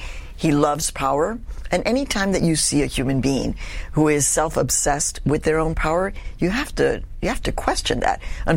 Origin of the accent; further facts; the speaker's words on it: Chicago, Illinois, United States; Even though Cesar Chavez and Dolores Huerta changed my life as a little Mexican kid growing up in Chicago, right?